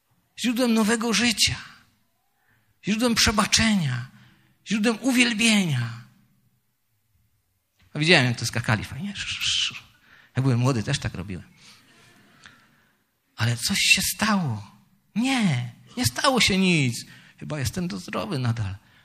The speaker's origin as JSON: {"language": "Polish", "town": "Jaworzno", "region": "Silesian Voivodeship", "country": "Poland", "said": "Kiedyś przed laty w mieście obok, w Jaworznie, skąd pochodzę, miałem takie trudne doświadczenie duchowe."}